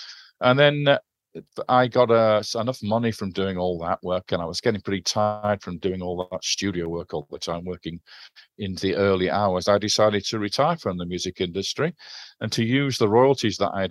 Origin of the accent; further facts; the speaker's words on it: United Kingdom; moved away as an adult; now in Spain; Okay, well, I'm British to start off with, but I don't live in Britain anymore. I've actually moved to Spain about 12 years ago